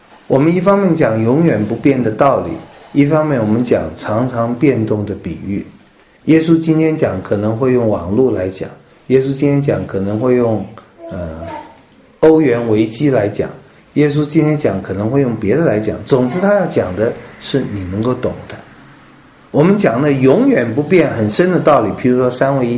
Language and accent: Chinese; Taiwan; 我从台湾来的，我小时候不懂，因为我没看过这种撒种的方式。